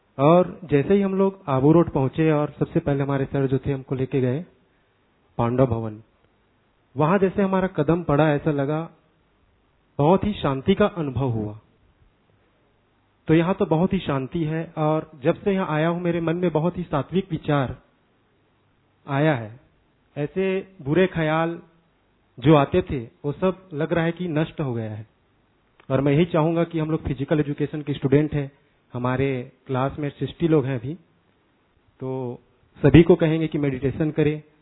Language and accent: Hindi; Chhattisgarh, India; और मैं छत्तीसगढ़ से आया हूँ।